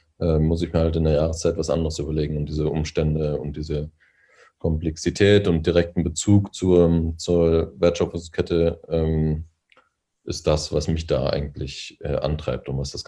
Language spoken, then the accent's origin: German; North Rhine-Westphalia, Germany; now in Berlin, Germany; wo ich herkomme oder wo ich aufgewachsen bin, in NRW oder in Ostwestfalen, wo man sehr vorsichtig an neue Dinge rangeht.